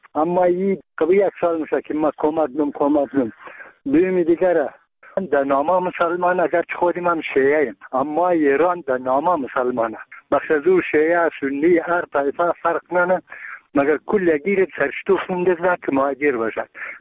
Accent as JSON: {"language": "Persian", "region": "Bamyan", "country": "Afghanistan", "said": "ما یک تن از بامیانیم."}